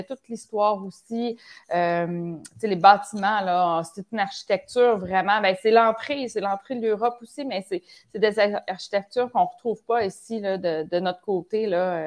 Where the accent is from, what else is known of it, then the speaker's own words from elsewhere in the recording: Quebec, Canada; accent: Quebec; les Français, des fois, ont de la misère à comprendre notre accent québécois.